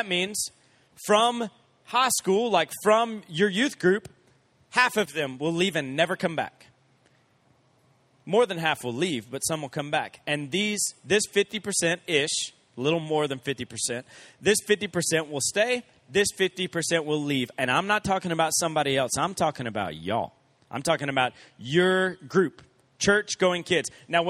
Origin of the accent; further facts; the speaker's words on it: Columbus, Georgia, United States; I'm from Columbus, Georgia, which is right on the Alabama line, right near the Chattahoochee.